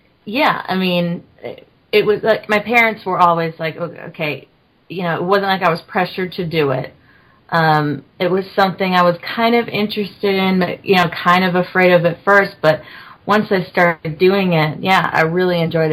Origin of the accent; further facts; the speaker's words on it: Chicago, Illinois, United States; also born or lived in Nashville; I was actually born in Nashville, and then I was raised, we actually moved to Chicago when I was seven